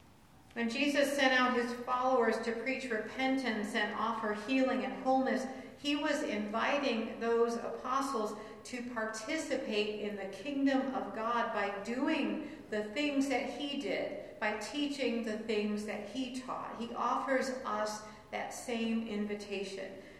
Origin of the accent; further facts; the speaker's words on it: Michigan, United States; I grew up in Michigan around the Great Lakes.